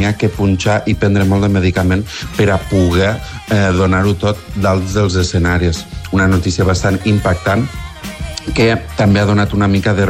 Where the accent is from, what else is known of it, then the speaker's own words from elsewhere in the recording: Ulldecona, Catalonia, Spain; el meu poble, Ulldecona.